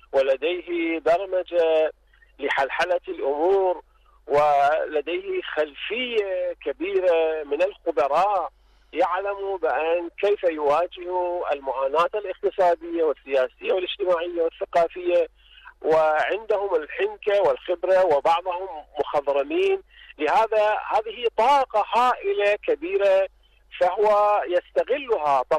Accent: Iran; Arabic is a second language; ولكن هنا في بلدنا إيران

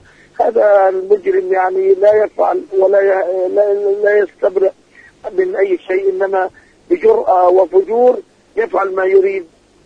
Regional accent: Palestine; ماذا نفعل نحن كشعب فلسطيني؟

